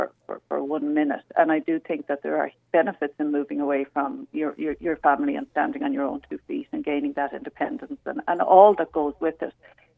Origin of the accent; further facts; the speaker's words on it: Galway, Connacht, Ireland; moved away as an adult; now in Dublin, Ireland; I lived in Galway. I'm from Galway. So, I had to come up to Dublin, go to college, work my way through college, and then find a job, settle down, and make a life for myself.